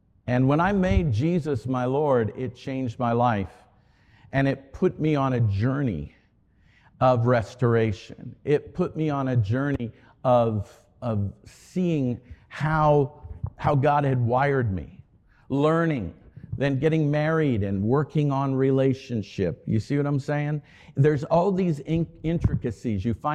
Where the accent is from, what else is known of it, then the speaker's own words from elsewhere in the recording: Florida, United States; I grew up in South Florida, and I was playing out in the yard